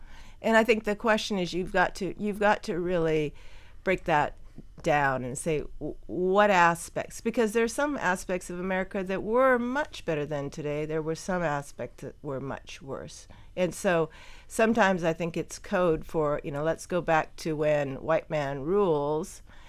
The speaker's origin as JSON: {"language": "English", "region": "South Dakota", "country": "United States", "said": "I mean, I'm from South Dakota, you're from Iowa."}